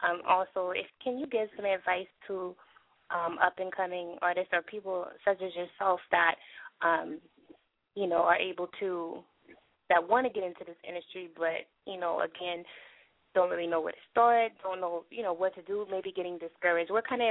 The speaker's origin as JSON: {"language": "English", "region": "Texas", "country": "United States", "said": "I'm from Texas, Queen, Texas, and that's my market out here"}